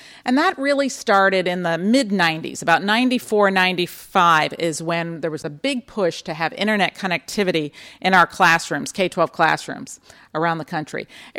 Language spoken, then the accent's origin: English; California, United States; and I'm from California, so we talk in terms of seismic and faults.